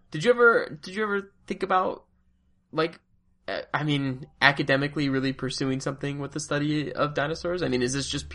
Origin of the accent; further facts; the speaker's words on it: Illinois, United States; Yeah, I mean, growing up outside of Chicago, we always took field trips to the Field Museum.